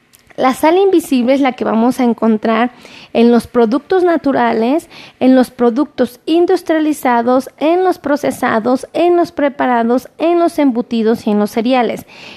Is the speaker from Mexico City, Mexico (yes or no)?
yes; Mexico City, Mexico; Yo soy de aquí, de la Ciudad de México.